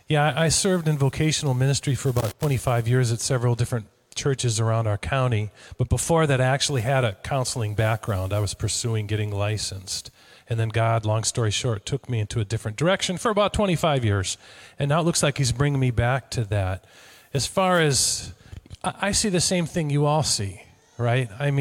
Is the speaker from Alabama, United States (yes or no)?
no; Minnesota, United States; We're both from Minnesota, right?